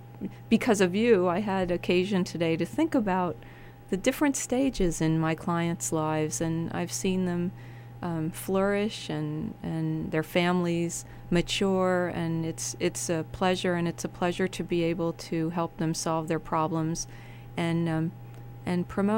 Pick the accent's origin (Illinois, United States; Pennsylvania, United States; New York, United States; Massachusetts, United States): Pennsylvania, United States; Allentown; I'm a local product, born and raised in Allentown.